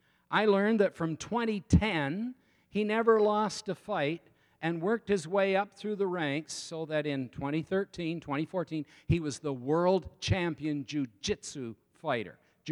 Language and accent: English; Canada; I'm in Brazil. I'm from Canada.